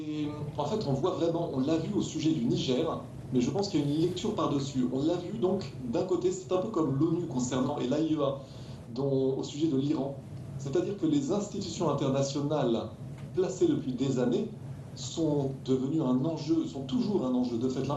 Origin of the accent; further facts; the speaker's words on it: France; disons que je suis français